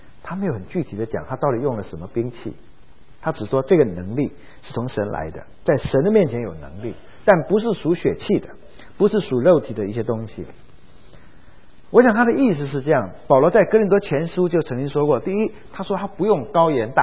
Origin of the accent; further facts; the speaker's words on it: China; 我们中国人叫做权谋、权术